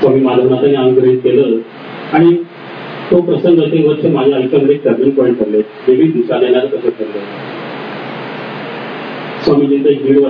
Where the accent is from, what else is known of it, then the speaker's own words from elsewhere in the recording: Kolhapur, Maharashtra, India; माझं बालपण माझं शालेय शिक्षण कोल्हापूर इथे गेलं.